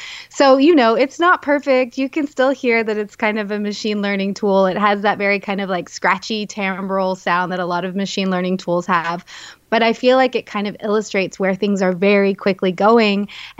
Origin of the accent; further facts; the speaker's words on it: Tennessee, United States; So I grew up in East Tennessee, and I grew up singing in choirs and, you know, listening to a lot of really great country music.